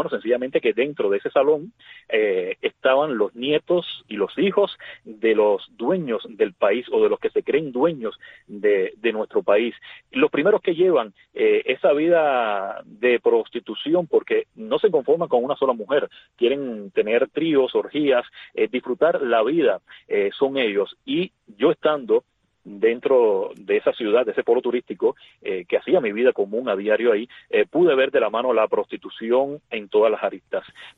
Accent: Cuba; no existiría nada de eso dentro de mi Cuba, porque como cubanos somos emprendedores, somos luchadores, somos creativos

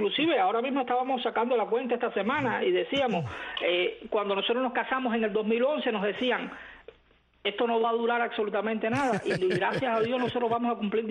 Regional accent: Cuba; a mi parte como cubano, a mis derechos como cubano.

